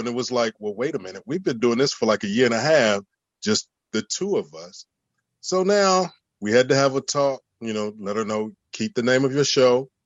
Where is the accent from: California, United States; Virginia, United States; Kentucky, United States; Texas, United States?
Virginia, United States; Petersburg; now in New Jersey, United States; Born and raised in Petersburg, Virginia.